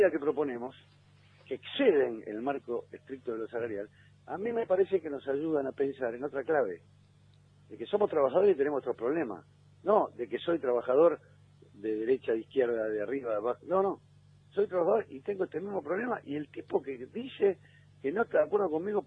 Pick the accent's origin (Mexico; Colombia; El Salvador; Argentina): Argentina; somos argentinos, somos especialistas en dividirnos.